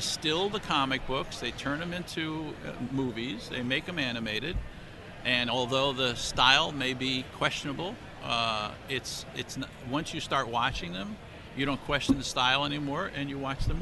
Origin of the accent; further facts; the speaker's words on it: New York, United States; since I come from New York and everybody in New York, everybody in New Jersey knows I came from New York.